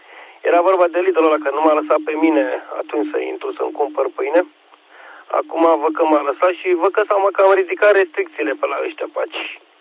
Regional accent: Romania; demonstrez că sunt român cu numărul de matriculare, că e înscris camionul pe România H și pe București.

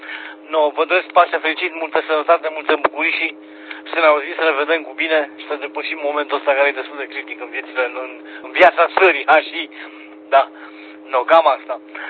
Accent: Covaza, Romania; eu mi-aduc aminte când eram copil, că am crescut la țară în Covaza, într-un sat de-a Dumnezeu și de lume, într-un fund de vale

